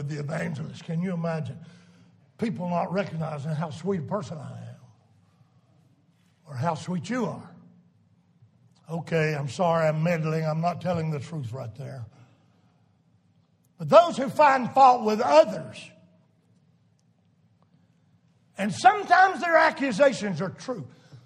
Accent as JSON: {"language": "English", "town": "Saluda", "country": "United States", "tie": "born or raised there", "said": "He's Lord over my hometown, Saluda."}